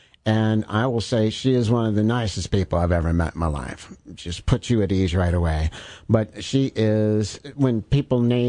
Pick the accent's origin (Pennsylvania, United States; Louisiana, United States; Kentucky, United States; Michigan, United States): Kentucky, United States; Paris; Paris, Kentucky. Bourbon County. I'm a graduate of Bourbon County High School.